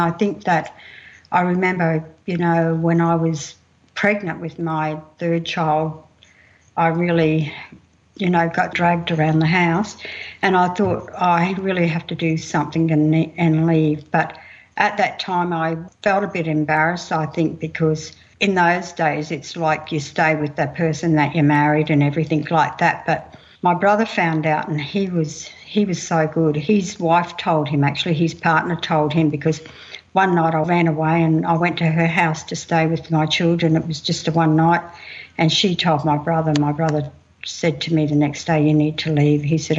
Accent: Mount Isa, Queensland, Australia; I'm Kalkadoon Wanyi. I grew up in Mount Isa and I spent many of my childhood days out in Camberwell.

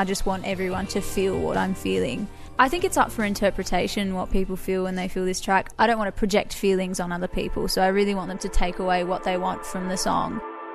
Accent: Adelaide, South Australia, Australia; I grew up in Adelaide. I've been here all my life, pretty much in the heart. I love travelling, but I love calling Adelaide my home.

